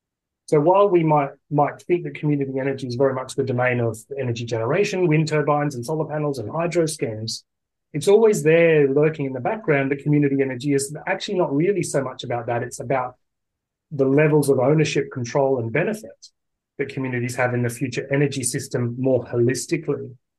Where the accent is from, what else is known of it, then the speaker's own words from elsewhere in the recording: Australia; accent: Australian; now in Scotland, United Kingdom; people will probably hear that I'm Australian. I moved from Australia to Scotland in 2019, and these days I sort of self-describe myself as a new Scot.